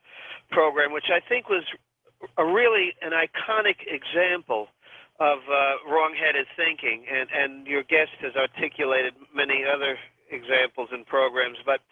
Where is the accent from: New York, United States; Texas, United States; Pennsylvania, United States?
New York, United States; Manhattan; born there; I mean, I'm about 75 miles from Manhattan, and I was born in Manhattan, but in the winter, you really need four-wheel drives around here.